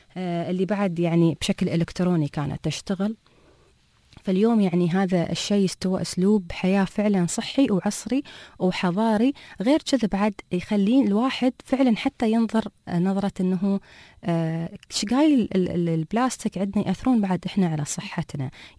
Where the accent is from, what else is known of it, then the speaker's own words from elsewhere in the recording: Dubai, United Arab Emirates; عندنا في دبي